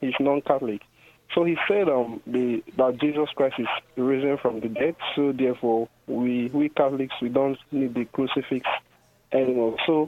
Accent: Nigeria; Hello. I'm from Nigeria.

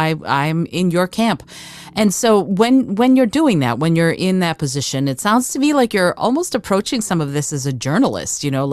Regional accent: Michigan, United States; I grew up in Michigan

